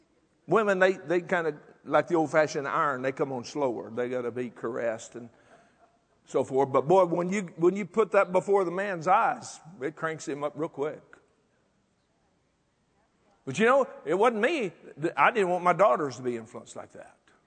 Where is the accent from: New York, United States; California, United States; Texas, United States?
Texas, United States; You know, I'm from Texas, I'm simple.